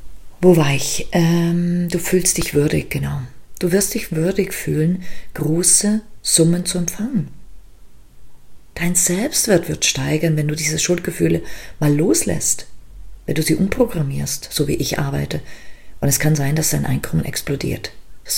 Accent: Liechtenstein; born there; German is a second language; in meinem Dialekt würden wir sagen, groß im Kopf. Ich weiß nicht, ob das richtig Deutsch ist, aber ich bin ja auch in Liechtenstein geboren. Also Deutsch ist sozusagen eine Fremdsprache für mich.

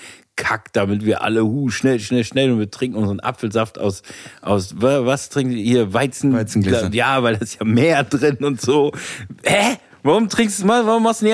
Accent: Münster, North Rhine-Westphalia, Germany; born there; also born or lived in Karlsruhe / Bremen; now in Hamburg, Germany; ich bin in Münster geboren, dann habe ich in Süddeutschland in Karlsruhe gewohnt und dann in einem Dorf in der Nähe von Bremen, dann in Bremen, dann bin ich wieder zurück zum Studieren nach Münster gegangen, dann von Münster nach Hamburg

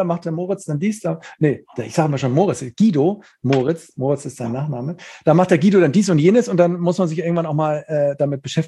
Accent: Neumünster, Schleswig-Holstein, Germany; ich komme aus Neumünster, ne, dann denken auch immer, dann sage ich mal Schleswig-Holstein, dann sagen die immer, ja, Meer. Und dann sage ich, nee, an der Autobahn, ne?

